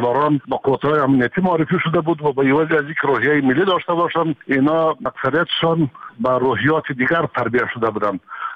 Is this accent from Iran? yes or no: no; Afghanistan; همه ما افغان هستیم،